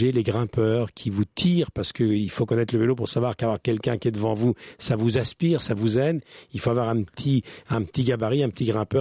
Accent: Normandy, France; Et puis comme je suis normand

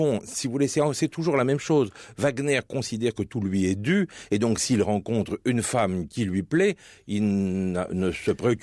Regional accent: France; il y a une chose dont on peut être fier en tant que Français

